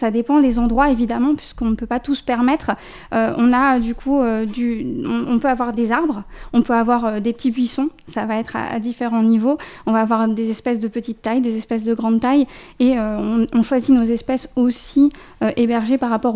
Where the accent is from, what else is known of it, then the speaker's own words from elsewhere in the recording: Belgium; je venais de loin puisque je suis belge. Je suis venue de Belgique